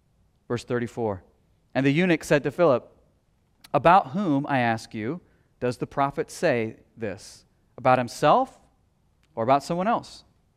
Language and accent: English; Missouri, United States; I'm from Missouri, so I could say that.